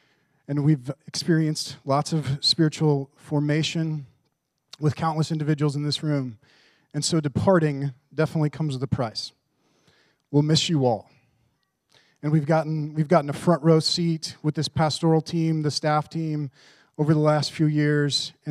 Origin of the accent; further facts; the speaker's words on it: Plattsmouth, Nebraska, United States; now in Bellevue, United States; And that's sweet, in that we've lived in Bellevue for 15 years. I grew up down in Plattsmouth, Nebraska.